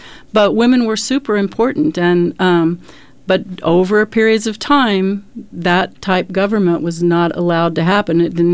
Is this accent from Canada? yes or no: no; Oklahoma, United States; growing up in Oklahoma, actually feel like I have almost no real connection to the Cherokee tribal cultures.